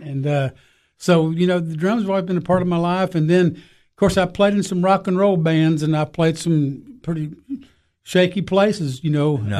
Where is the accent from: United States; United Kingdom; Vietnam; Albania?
United States; Jefferson City, Tennessee; Okay, well, I grew up in Jefferson City, Tennessee, where Carson Newman College is.